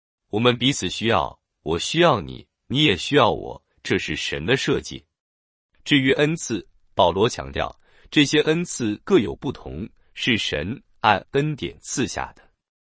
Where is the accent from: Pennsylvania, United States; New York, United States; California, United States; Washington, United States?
California, United States; 大多数来自美国南方，而我虽也来自南方，却是南加州的南方